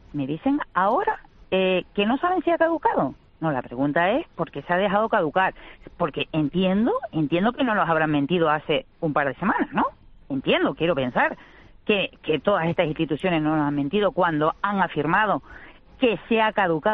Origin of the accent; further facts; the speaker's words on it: Guía de Isora, Canary Islands, Spain; No, yo soy de Yesora